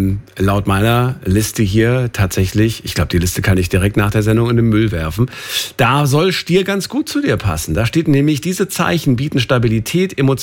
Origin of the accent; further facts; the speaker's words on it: Frankfurt, Hesse, Germany; Du, als ich 15, 16 war, da war, wenn es ein Date gab, dann war immer irgendwie, lass uns, bin ja aus Frankfurt